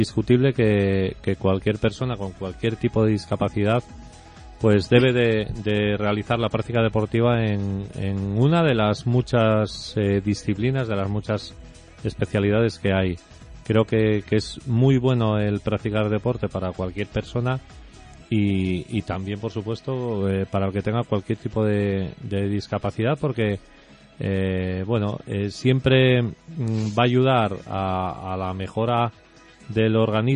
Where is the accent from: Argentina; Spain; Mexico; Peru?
Spain